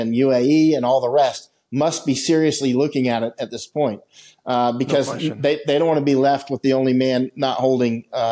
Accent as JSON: {"language": "English", "country": "United States", "said": "it's actually mind boggling that me as an American, like a very serious American to the core"}